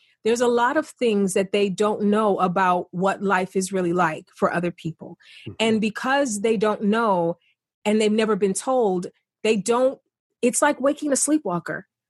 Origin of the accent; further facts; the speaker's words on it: East Cleveland, Ohio, United States; I grew up in East Cleveland. I'm a poor kid, single family home. Single parent home.